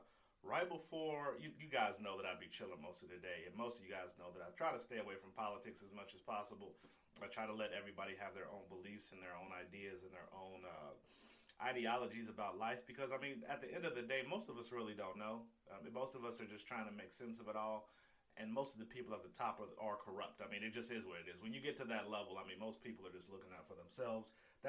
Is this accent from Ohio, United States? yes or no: yes; Ohio, United States; Y'all know I'm from the Midwest. I'm from Ohio, and I see it all here.